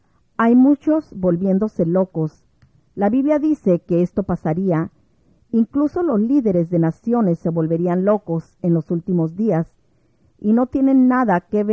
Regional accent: Chicago, Illinois, United States; uno de mis propios arzobispos de Chicago, de donde soy

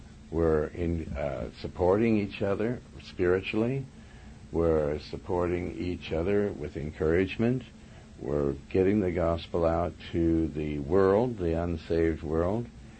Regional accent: Windham, Montana, United States; also born or lived in Joplin, Missouri; I come from a little town in Montana. I remember when I was a small child that we moved from Joplin, Missouri, where I was born, and my brother Danny was born, and we went to Windham, Montana.

